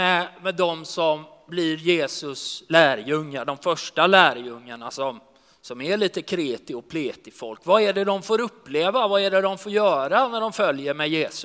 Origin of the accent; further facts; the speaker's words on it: Sweden; Jag är uppvuxen på Kattegatt.